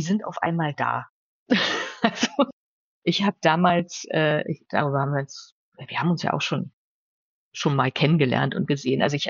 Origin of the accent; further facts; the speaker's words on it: Brandenburg, Germany; ich habe mich sehr viel mit meiner Heimat und meiner Region, also Brandenburg, auseinandergesetzt.